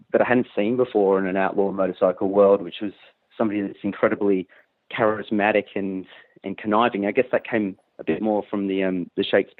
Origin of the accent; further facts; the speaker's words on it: Western Australia, Australia; I grew up in Western Australia